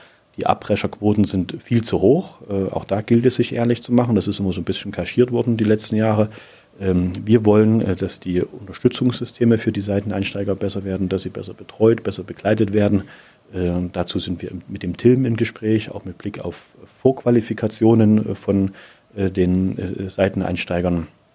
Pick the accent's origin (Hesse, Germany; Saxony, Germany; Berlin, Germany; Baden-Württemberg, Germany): Saxony, Germany; dass ich mich weiter um mein Vogtland, um meine Heimat und meine Region kümmern kann